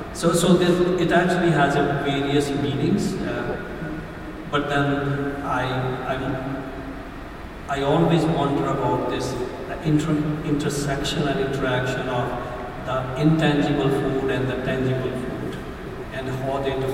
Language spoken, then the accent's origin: English; India; because I come from India